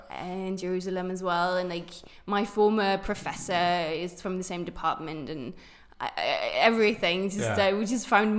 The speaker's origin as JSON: {"language": "English", "region": "Capital Region of Denmark", "country": "Denmark", "tie": "born or raised there", "lives_now": "Israel", "said": "I'm from Denmark. I grew up a little bit outside of Copenhagen. And I am in Israel because I'm doing my PhD here in biology."}